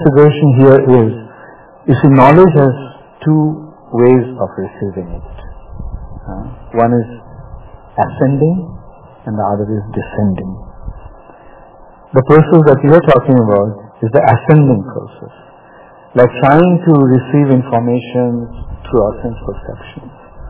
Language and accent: English; India; I was born in India and I've been brought up in India.